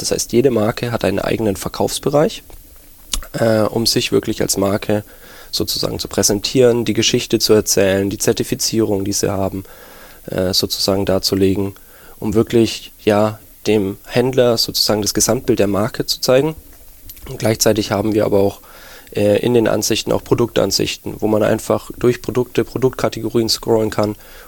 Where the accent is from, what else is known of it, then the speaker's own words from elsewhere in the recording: Nuremberg, Bavaria, Germany; now in Berlin, Germany; ich bin Nürnberger, und ja, aber Berlin, die Hauptstadt, hatte man großen Reiz ausgemacht für mich, und deswegen wollte ich hier wohnen.